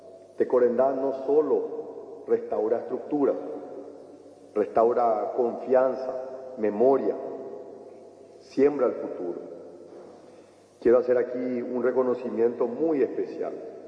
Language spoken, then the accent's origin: Spanish; Paraguay; nos inspira a valorar quiénes somos como paraguayos